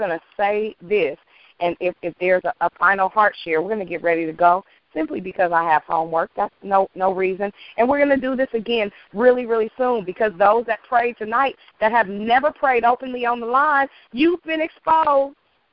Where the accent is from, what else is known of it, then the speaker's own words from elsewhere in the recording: Richmond, United States; That's it. I'm from Richmond. Down. Down to the ground, baby.